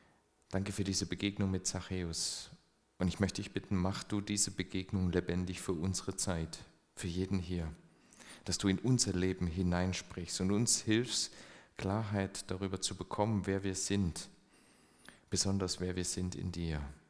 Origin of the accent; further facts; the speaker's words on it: Swabia, Germany; Schwaben, ist das meine Identität? Ich habe schon gesagt, ich komme eigentlich aus dem Dorf. Es stimmt nicht ganz, es ist auch Stadt gewesen, mein Herkunftsort, aber doch sehr kleinstädtisch.